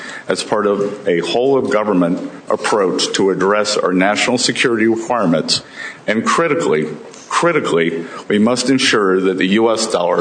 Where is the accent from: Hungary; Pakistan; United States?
United States; South Carolina; I was born and raised in the South Carolina Lowcountry.